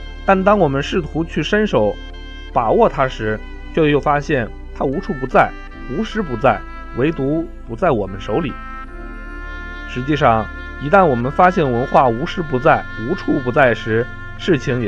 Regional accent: China; 比如我们中国人吃饭是用筷子的

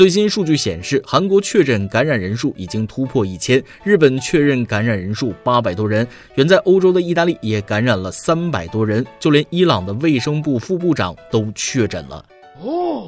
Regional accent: China; 我一个中国人都替

